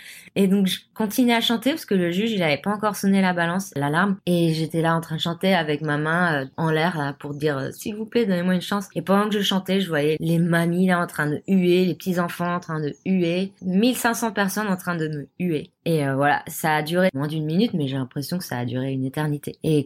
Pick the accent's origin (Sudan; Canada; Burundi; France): France; Samois-sur-Seine, Île-de-France; J'ai grandi à Samoa-sur-Seine